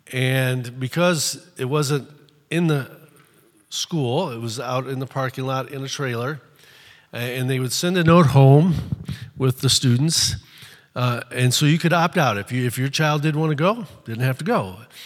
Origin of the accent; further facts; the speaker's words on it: Fort Wayne, Indiana, United States; I had the privilege growing up, I grew up in Fort Wayne.